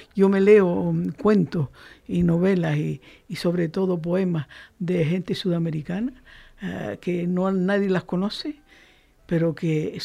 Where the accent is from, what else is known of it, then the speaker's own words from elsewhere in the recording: Canary Islands, Spain; accent: Canarian; porque yo soy canaria y escribo como hablo.